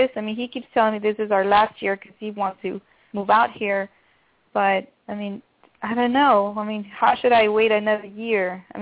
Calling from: Los Angeles, California, United States; from Los Angeles.

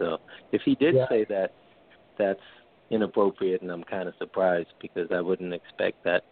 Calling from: New York, United States; New York.

